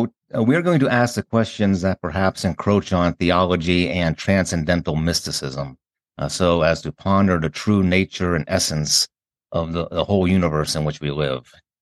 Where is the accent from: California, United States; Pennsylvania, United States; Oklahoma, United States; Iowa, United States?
Pennsylvania, United States; Yeah, I remember that from growing up in Pennsylvania